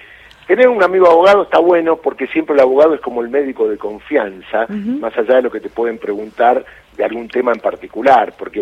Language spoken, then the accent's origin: Spanish; Córdoba, Argentina; Yo soy cordobés